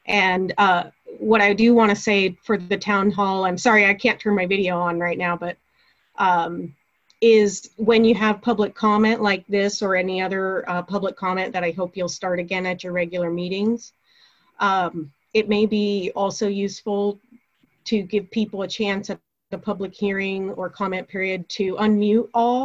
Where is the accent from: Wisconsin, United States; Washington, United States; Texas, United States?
Washington, United States; Black Diamond; now in Bellevue, United States; I grew up in Black Diamond and I live in Bellevue.